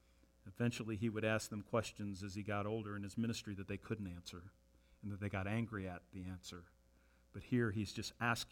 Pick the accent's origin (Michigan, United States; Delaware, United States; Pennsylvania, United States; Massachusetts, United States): Michigan, United States; I grew up outside of Detroit in a Jewish neighborhood